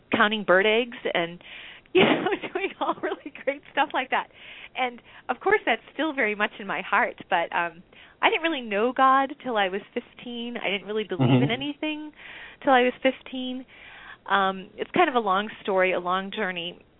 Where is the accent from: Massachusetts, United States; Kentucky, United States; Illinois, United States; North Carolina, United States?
Massachusetts, United States; Belmont; My home state, Massachusetts. You know what we're like, right? So, you know, and it was good, though. It was really good. I went to public schools, and I gained a lot of really wonderful stuff. Our little town was Belmont, Massachusetts